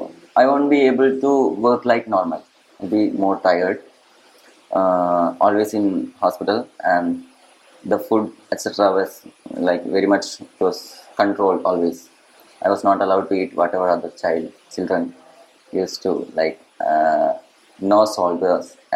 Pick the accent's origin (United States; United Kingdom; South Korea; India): India; Chennai, Tamil Nadu; I was born in Chennai. And my schooling was done there. That was LKG, kindergarten, I was in Chennai. So, I'm good in Tamil also.